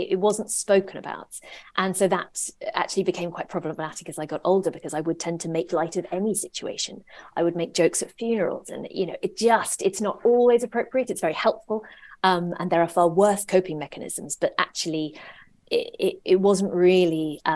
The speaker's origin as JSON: {"language": "English", "region": "England", "country": "United Kingdom", "tie": "born or raised there", "said": "We're from, you know, an Irish Catholic family. We sort of do humour, especially in the bleak times. And I think, but we were also growing up in England the whole time."}